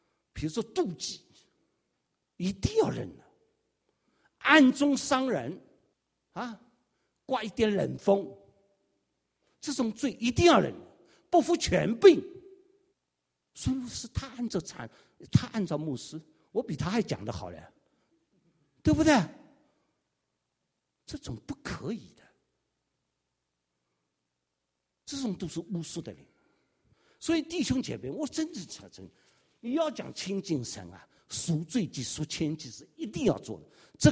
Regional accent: Shanghai, China; 真的，我是个上海人，很精明，那一套乌里八糟的小聪明一大堆。

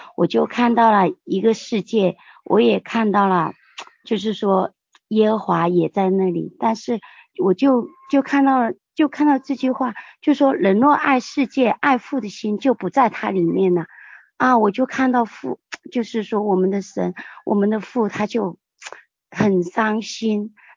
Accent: Nanchang, Jiangxi, China; 感谢主持牧师，我是南昌的

